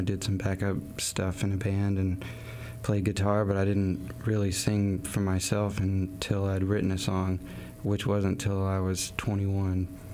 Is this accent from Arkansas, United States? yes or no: yes; Hickory Creek, Arkansas, United States; I grew up in Hickory Creek, which is about half an hour from Fayetteville. And I went to Springdale High School.